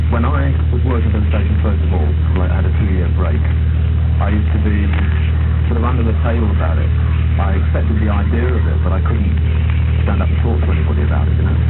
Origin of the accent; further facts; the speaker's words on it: England, United Kingdom; Embarrassment is English. It is definitely.